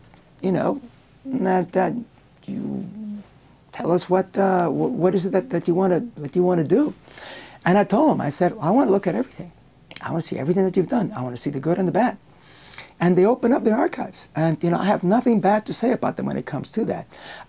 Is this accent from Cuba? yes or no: yes; Cuba; As you probably know, I was born in Cuba, and I was there in the early years of the communist revolution in that country